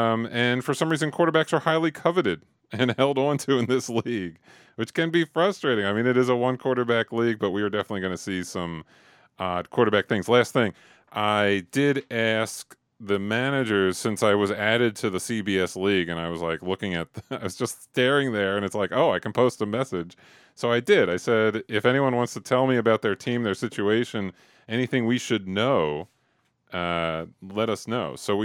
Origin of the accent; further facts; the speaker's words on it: San Diego, California, United States; And then several years later, I moved to my hometown of San Diego and started a third league there.